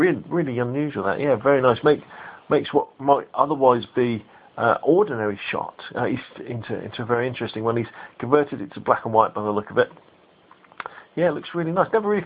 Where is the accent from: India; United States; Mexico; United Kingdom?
United Kingdom; Gosport, South East England; Gosport is my hometown.